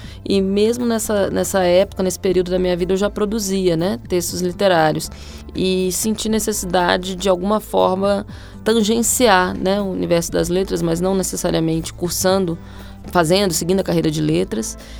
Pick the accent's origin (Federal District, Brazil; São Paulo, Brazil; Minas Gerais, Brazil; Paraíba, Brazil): Federal District, Brazil; Brasília; E eu sou muito brasiliense, então Brasília faz parte da minha constituição como pessoa